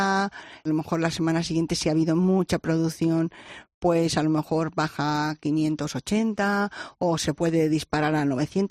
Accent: Soria, Castile and León, Spain; pues de donde soy yo, en Soria hay unas trufas fantásticas

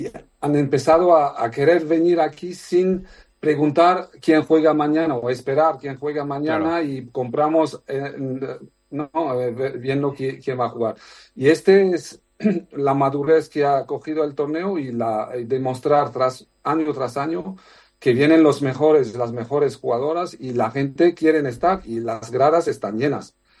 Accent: Madrid, Community of Madrid, Spain; para mí, que soy madrileño adoptado

